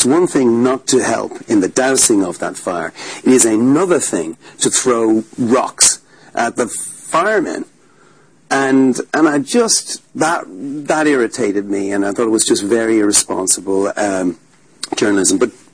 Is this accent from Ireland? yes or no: yes; Ireland; as an Irish man who's seen troubles in Northern Ireland and seen, you know, what can happen